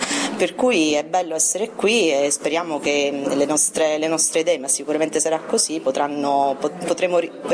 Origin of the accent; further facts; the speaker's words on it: Ostuni, Apulia, Italy; vengo da Ostuni, liceo scientifico Ludovico Pepe.